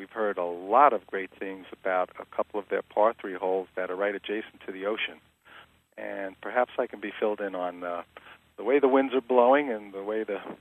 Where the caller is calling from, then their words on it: Tenafly, New Jersey, United States; I'm calling in from Tenafly, New Jersey.